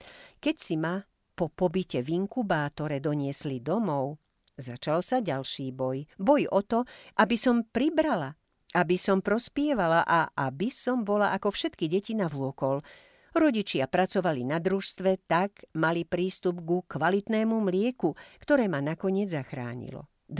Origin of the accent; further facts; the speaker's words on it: Trnava, Trnava Region, Slovakia; born there; Narodila som sa síce v Trnave